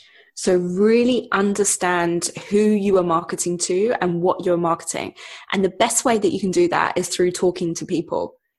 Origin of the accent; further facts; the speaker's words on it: United Kingdom; I started off making tea for them, as I'm British, so we drink a lot of tea.